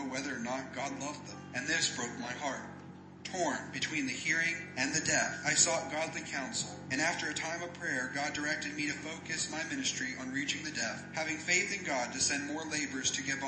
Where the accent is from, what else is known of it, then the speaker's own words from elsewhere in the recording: Williamsport, Pennsylvania, United States; I was born and raised in Williamsport, Pennsylvania.